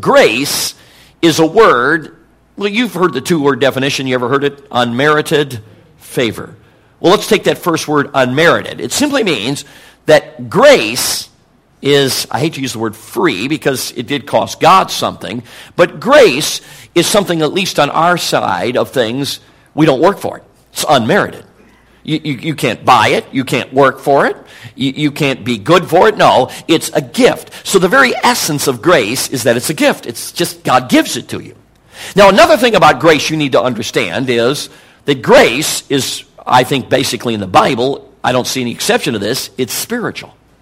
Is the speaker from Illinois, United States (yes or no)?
yes; Chicago, Illinois, United States; Now, I'm not a camper. I mean, I grew up in Chicago. You know what I'm talking about. I'm not a camper.